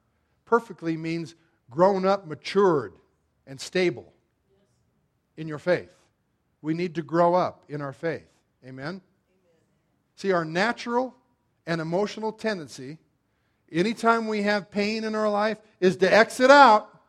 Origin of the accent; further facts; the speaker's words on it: Arvada, Colorado, United States; I grew up in Arvada, we had several Bronco players that lived real close to our high school